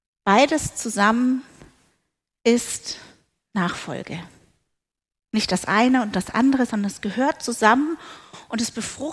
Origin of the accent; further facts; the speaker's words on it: Bavaria, Germany; ich bin ja im Allgäu aufgewachsen